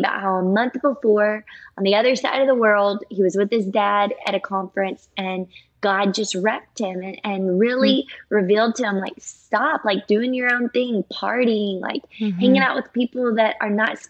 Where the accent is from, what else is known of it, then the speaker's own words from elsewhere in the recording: Louisiana, United States; I grew up in Louisiana. That's where all my family still lives.